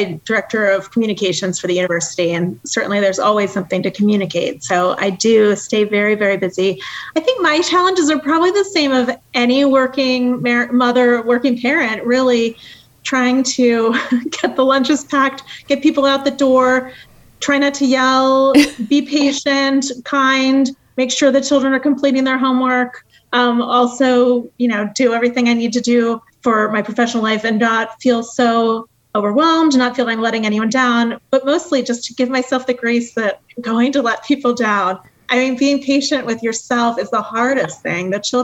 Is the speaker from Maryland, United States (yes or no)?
yes; Towson, Maryland, United States; I grew up actually in Rogers Forge in the St. Pius X parish in Towson, and went to school there and grew up, was Catholic from the time I was baptized